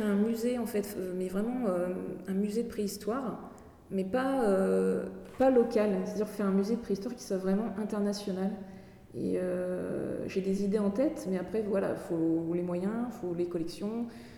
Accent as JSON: {"language": "French", "town": "Amiens", "region": "Hauts-de-France", "country": "France", "lives_now": "Brittany, France", "said": "je suis en Bretagne depuis 2015. À la base, moi, je viens d'Amiens, en Picardie. Mais j'ai de la famille, en fait, bretonne, mais du Finistère. Et donc, j'ai toujours venu en Bretagne, et c'est une région que je connaissais très, très bien. Et où j'avais envie de vivre."}